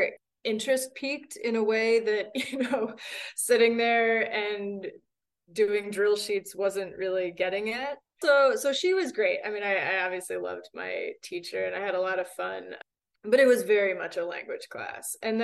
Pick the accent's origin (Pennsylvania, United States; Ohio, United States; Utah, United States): Pennsylvania, United States; I grew up outside of Philly. I went to a public high school, and I had this Latin teacher who started interspersing maps of ancient Rome